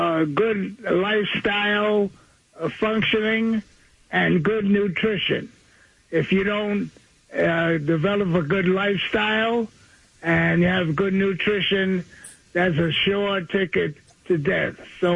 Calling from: Brooklyn, New York, United States; from Brooklyn.

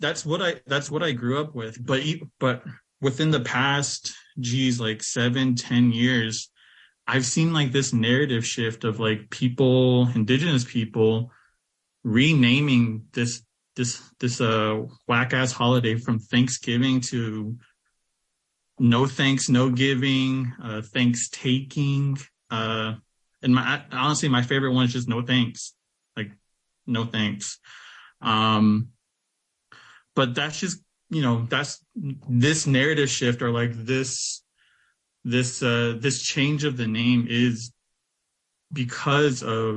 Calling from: Minneapolis, Minnesota, United States; Right now I'm calling in from Dakota lands out here in so-called Minneapolis.

